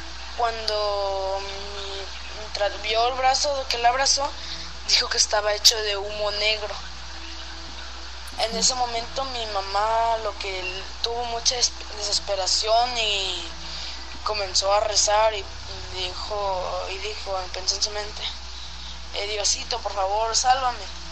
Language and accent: Spanish; Coatzacoalcos, Veracruz, Mexico; Soy de Coatzacoalcos, Veracruz.